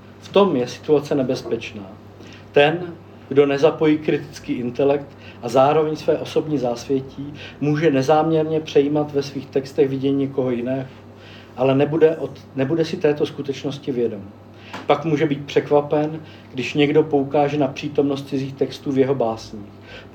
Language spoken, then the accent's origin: Czech; Moravia, Czechia; jakože já jsem z Moravy, tak se mi to tam neustále vkládá